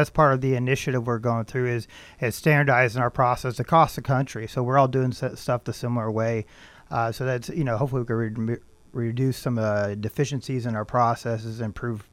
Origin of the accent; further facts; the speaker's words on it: Oregon, United States; Yeah. I grew up in Looking Glass Valley, and yeah, I'm native born here.